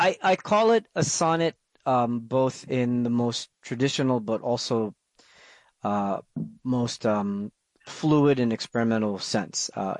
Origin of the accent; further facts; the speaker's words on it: Manila, Metro Manila, Philippines; first language English; I'm born and raised in Manila, so that's the city. In the Philippines, and my first language was actually English. My parents decided to raise me in an English-speaking household, knowing that as soon as I step outside of it, I'll be speaking Filipino, or what the dialect is called Tagalog.